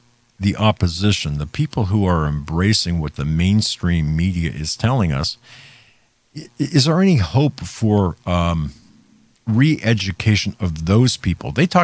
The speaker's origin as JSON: {"language": "English", "region": "Pennsylvania", "country": "United States", "tie": "born or raised there", "said": "But in Pennsylvania, my home state, they can't even count the votes in a Senate race with any degree of certainty within the time frame required."}